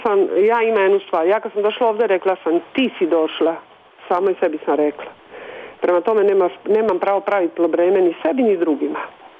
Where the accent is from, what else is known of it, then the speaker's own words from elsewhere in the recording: Croatia; now in Switzerland; I sad kad je rečeno da sam iz Hrvatske